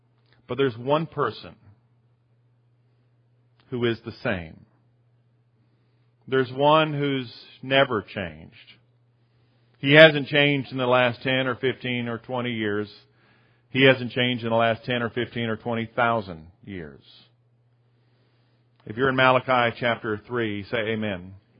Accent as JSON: {"language": "English", "town": "Sumter", "region": "South Carolina", "country": "United States", "tie": "born or raised there", "said": "I've been away from Sumter long enough, that I also recognize the changes that have happened to my hometown."}